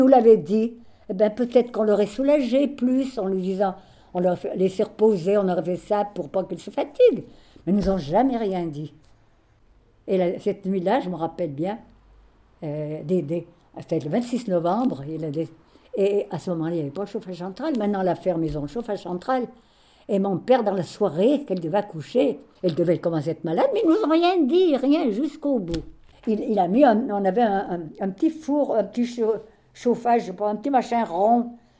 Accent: Champagne-en-Valromey, Auvergne-Rhône-Alpes, France; born there; Ben, je suis née à Champagne-en-Belle-Romais, dans l'Ain. Je ne sais pas si vous voyez, c'est à 55 km de Genève. On est plus près de la Suisse. Et je suis née dans la ferme

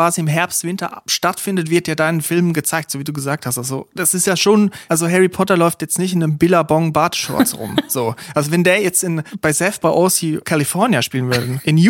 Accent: Switzerland; da, wo ich herkomme, Switzerland, da gibt's das nicht.

